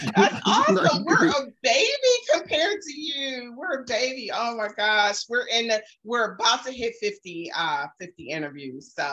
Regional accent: Maryland, United States; And I'm from Maryland, so I know what areas you're talking about.

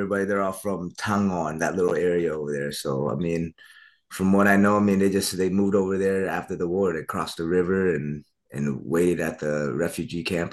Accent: Nebraska, United States; I was born and raised in Nebraska.

